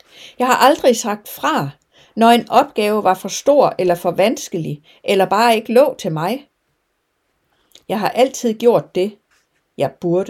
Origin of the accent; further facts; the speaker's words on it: West Jutland, Denmark; Jeg er opvokset i Vestjylland.